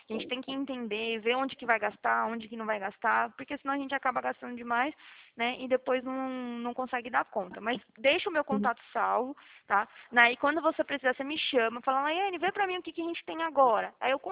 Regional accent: Prudentópolis, Paraná, Brazil; born there; now in São Paulo, Brazil; Eu, na verdade, eu nasci aí no Paraná, né? Eu tô falando aqui de São Paulo, mas eu nasci aí no Paraná. É bem interior aí. Fica perto de Curitiba, Prudentópolis, perto de Guarapuava. É bem cidadezinha do interiorzinho aí.

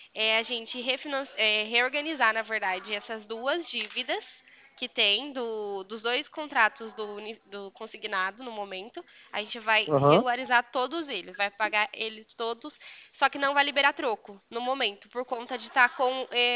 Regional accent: São Paulo, Brazil; eu sou do estado de São Paulo.

